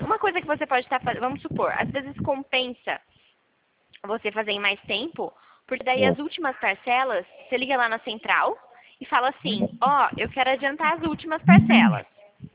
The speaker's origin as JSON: {"language": "Portuguese", "region": "São Paulo", "country": "Brazil", "said": "Eu sou aqui do estado de São Paulo."}